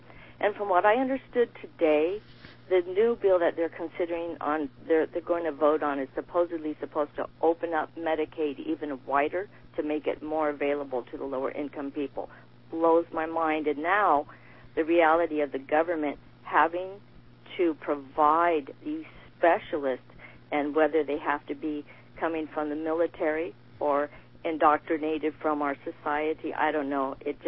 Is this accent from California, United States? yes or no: yes; Long Beach, California, United States; Dr. McConnell, I'm from Long Beach.